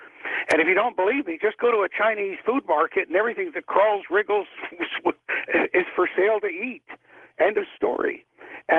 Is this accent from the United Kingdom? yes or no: yes; England, United Kingdom; born there; I was born in England and living in England at the time.